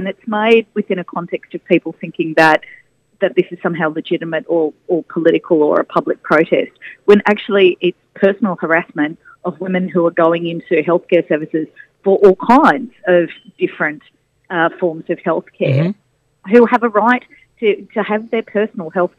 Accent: Victoria, Australia; it resembles a bill that was passed in my home state of Victoria 2 years ago

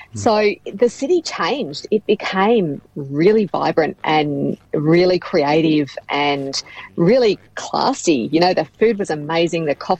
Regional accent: Geelong, Victoria, Australia; I grew up in Victoria, I grew up in Geelong

